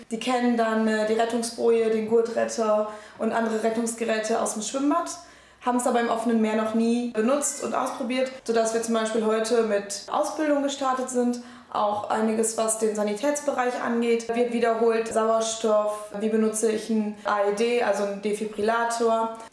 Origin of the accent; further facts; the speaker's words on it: North Rhine-Westphalia, Germany; ich komme aus dem Münsterland, nahe der holländischen Grenze. Ich bin jetzt im 6. Jahr hier oben